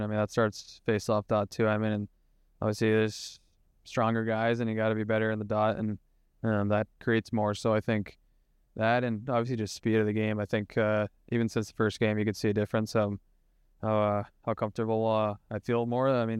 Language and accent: English; Boston, Massachusetts, United States; obviously I'll never not love Boston, you know, my hometown